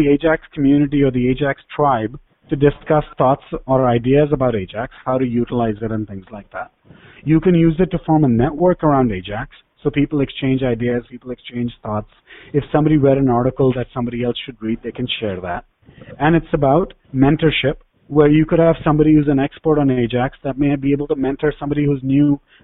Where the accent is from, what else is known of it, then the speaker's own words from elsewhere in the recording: India; English is a second language; But being Indian, one of the things that I've realized is there's a hidden mission behind this, and that is to showcase India as the global superpower for IT and related services.